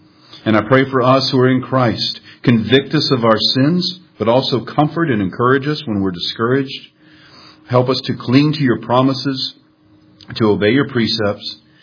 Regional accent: Powder Springs, Georgia, United States; to be preaching the gospel in my hometown of Powder Springs. I grew up about 3 miles from here on the other side of 278

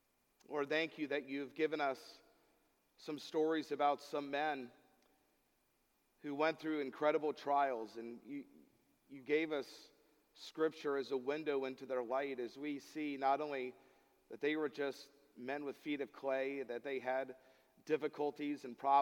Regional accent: Atlanta, Georgia, United States; And really, I'm not a Michael Jordan fan. I grew up in Atlanta. I like Dominique Wilkins.

